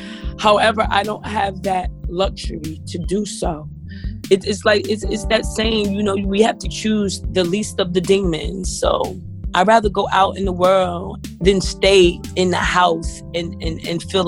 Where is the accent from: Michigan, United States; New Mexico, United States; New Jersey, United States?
New Jersey, United States; Newark; I am from and live in Newark, New Jersey.